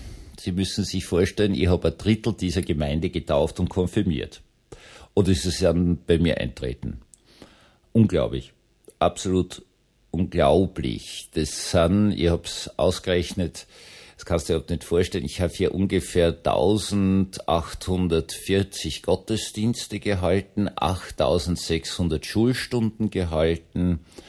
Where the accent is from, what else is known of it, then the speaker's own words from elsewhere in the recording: Vienna, Austria; Ich bin ja Wiener und Mistelbach ist gerade 50 Kilometer nordöstlich von Wien.